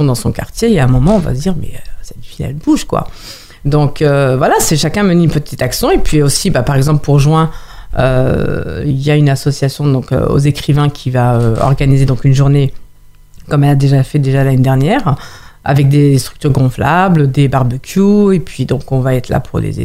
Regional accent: Mantes-la-Jolie, Île-de-France, France; Il ne faut pas oublier d'où on vient. On vient de Mantes-la-Jolie, on a grandi dans ces quartiers, on a beau aller travailler sur Paris ou autre, ou déménager

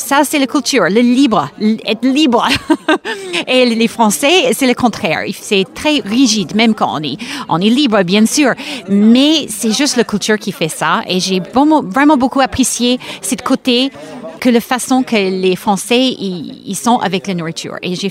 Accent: Texas, United States; French is a second language; moved away as an adult; now in France; Il y a plus de 25 ans, je viens du Texas, et d'une ville pas loin de Dallas. Et puis, j'ai décidé de partir en voyage parce que j'aime bien. Donc, j'ai venu en Europe et en France notamment.

